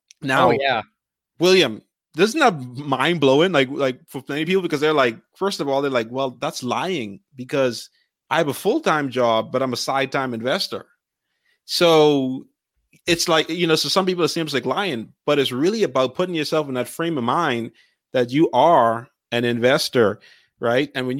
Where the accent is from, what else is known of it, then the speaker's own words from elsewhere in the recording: Bahamas; I grew up in the Bahamas.